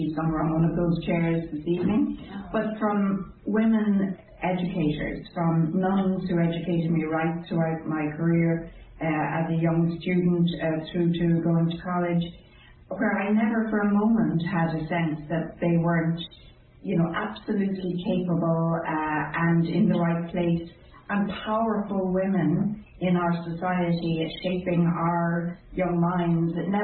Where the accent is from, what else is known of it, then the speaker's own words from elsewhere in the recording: Drogheda, Leinster, Ireland; somewhere I never thought growing up in Drogheda I could even imagine being.